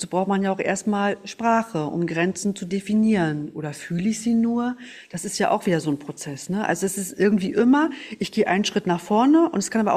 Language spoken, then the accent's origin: German; Mecklenburg-Vorpommern, Germany; Ich komme von Rügen, ne? Ich bin auf Rügen aufgewachsen, im Norden Deutschlands und in einem Matriarchat, denn meine Mutter plus 5 Tanten und meine Oma.